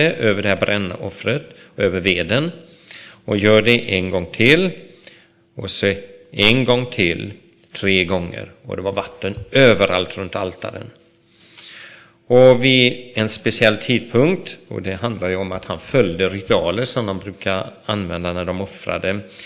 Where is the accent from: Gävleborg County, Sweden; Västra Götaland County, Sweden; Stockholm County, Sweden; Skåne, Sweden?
Västra Götaland County, Sweden; Borås; Jag växte upp i Borås och tyckte de var lite slöa.